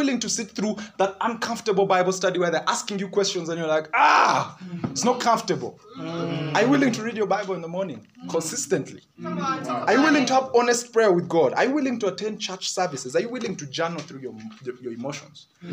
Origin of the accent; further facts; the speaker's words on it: Uganda; English is a second language; So I come from Uganda, and I studied, and we got into COVID